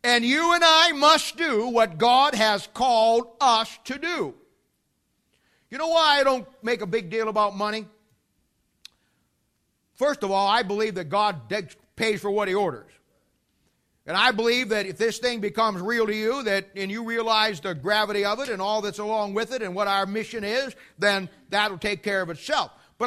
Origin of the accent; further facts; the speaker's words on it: Ohio, United States; I mean, I'm from Ohio, you know? I thought, man, I'm out west.